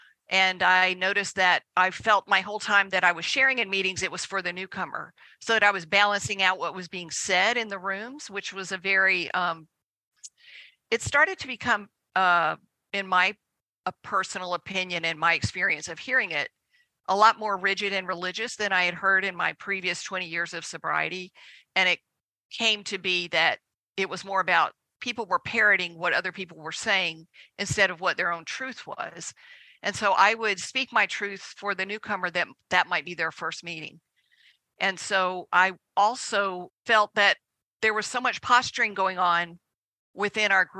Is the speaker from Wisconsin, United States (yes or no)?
no; Savannah, Georgia, United States; I'm from Savannah, Georgia.